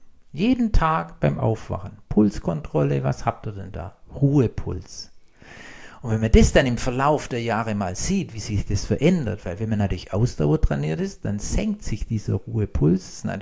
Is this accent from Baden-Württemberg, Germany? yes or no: yes; Blaubeuren, Baden-Württemberg, Germany; Ich komme aus Blaubeuren auf der Alp.